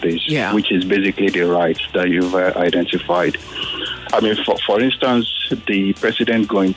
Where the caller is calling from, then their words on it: Aja, Lagos, Nigeria; I'm calling from Aja.